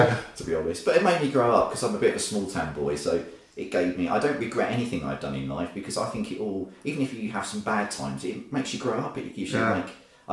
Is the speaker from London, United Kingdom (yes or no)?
no; Andover, South East England, United Kingdom; From Andover.